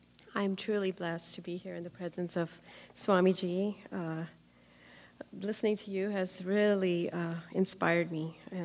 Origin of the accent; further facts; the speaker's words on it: New Delhi, Delhi, India; moved away; for showing direction to my hometown, New Delhi, India, where I'm from.